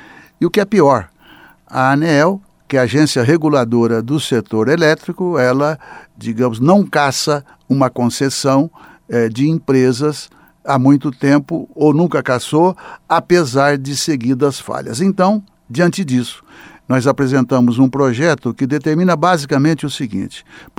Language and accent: Portuguese; São Paulo, Brazil; eu sou do estado de São Paulo e sou do PT.